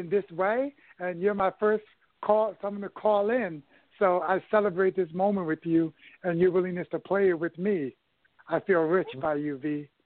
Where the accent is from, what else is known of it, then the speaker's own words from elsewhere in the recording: New York, United States; I knew I grew up in the Bronx and I grew up into a very, very toxic environment.